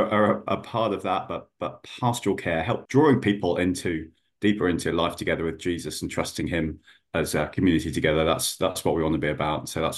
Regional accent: England, United Kingdom; now in Belfast, United Kingdom; I'm from South Belfast, but you can clearly tell I'm not. I'm originally from England, but I'm from South Belfast.

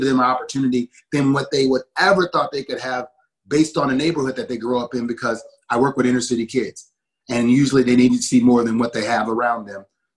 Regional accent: New Orleans, Louisiana, United States; So I'm from New Orleans, and the food is rich down there, and we love our food

